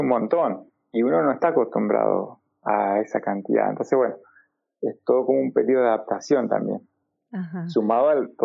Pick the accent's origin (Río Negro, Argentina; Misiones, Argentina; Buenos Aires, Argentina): Río Negro, Argentina; Bariloche; digo los tres porque somos tres de Bariloche